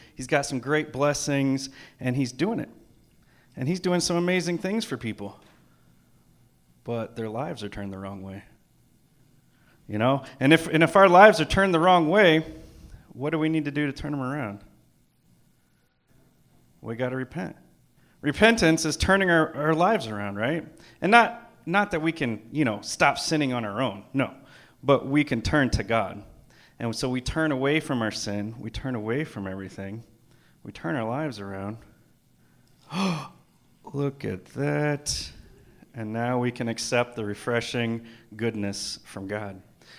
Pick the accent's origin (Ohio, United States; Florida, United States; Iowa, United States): Florida, United States; And I remember growing up in Florida, we'd be playing outside, and it'd be all hot, and it'd be all sweaty